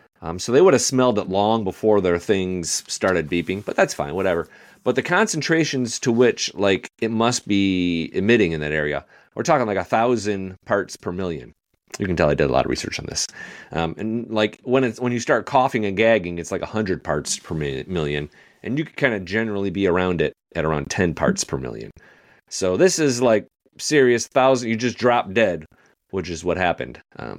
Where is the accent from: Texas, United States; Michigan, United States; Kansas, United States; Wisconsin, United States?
Michigan, United States; Detroit; I'm from Detroit, so it took me a second to kind of tilt my head and understand myself.